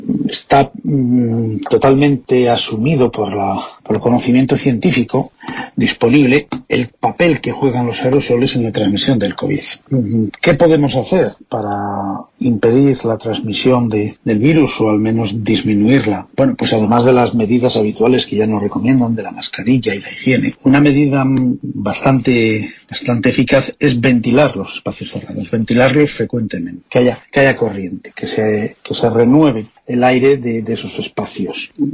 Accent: Spain; hay países y culturas que son bastante menos ruidosas que somos los españoles

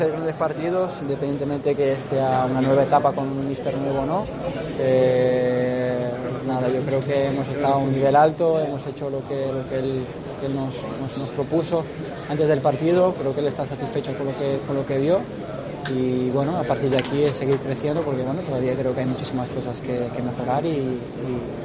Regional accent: Spain; todos nosotros como españoles

